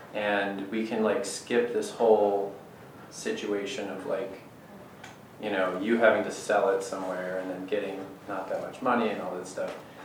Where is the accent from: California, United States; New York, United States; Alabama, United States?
California, United States; You know, I'm from California where it's legal, so cool interaction.